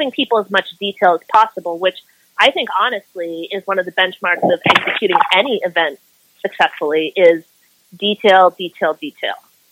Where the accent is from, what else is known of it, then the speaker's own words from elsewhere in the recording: Hawaii, United States; wrestling was a huge part of my childhood. I grew up in Hawaii.